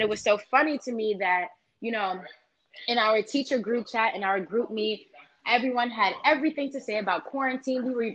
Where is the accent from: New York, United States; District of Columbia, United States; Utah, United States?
New York, United States; I am a New Yorker born and raised, but I started teaching in Fort Worth, Texas.